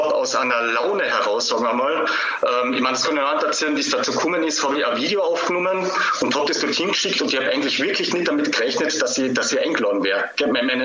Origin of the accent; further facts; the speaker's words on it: Hermagor, Carinthia, Austria; now in Graz, Austria; Ich bin ursprünglich aus Hermagor, bin aber schon seit langer Zeit in Graz